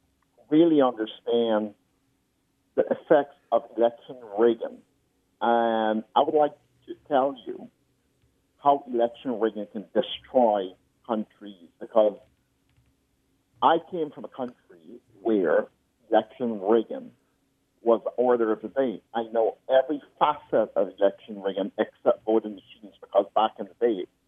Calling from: Florida, United States; I'm calling from South Florida.

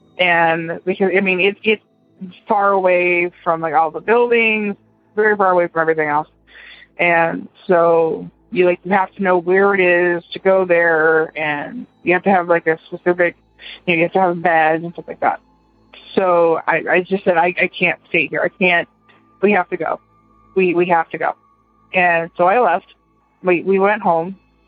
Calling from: Florida, United States; I'm calling from Brevard County, Florida.

